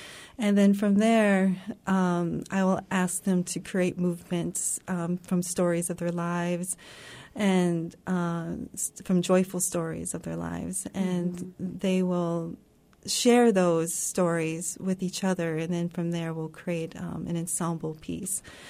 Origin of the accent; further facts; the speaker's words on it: Bismarck, North Dakota, United States; I grew up in North Dakota, and my mother participated in a modern dance company here in town in Bismarck.